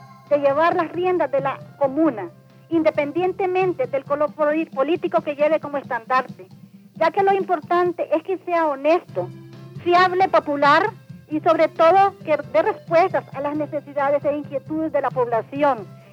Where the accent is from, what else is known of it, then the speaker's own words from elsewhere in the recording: Ticuantepe, Managua, Nicaragua; Soy del municipio de Ticuantepe, ¿verdad?